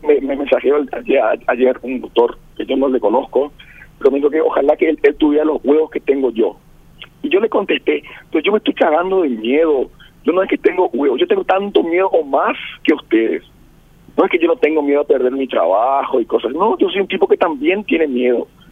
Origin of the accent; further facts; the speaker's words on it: Paraguay; como ciudadano, como paraguayo